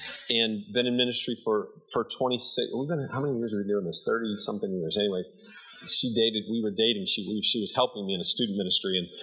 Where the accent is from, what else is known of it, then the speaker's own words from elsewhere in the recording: Detroit, Michigan, United States; So we also, our parents both kind of blue-collar families. I grew up in Detroit.